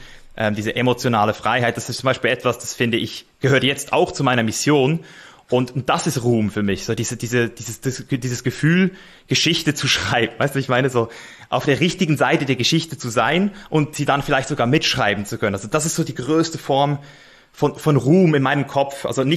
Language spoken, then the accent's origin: German; Switzerland; So, also ich bin Schweizer, aber ich habe halt Ich bezeichne irgendwie Deutschland auch als meine Heimat mittlerweile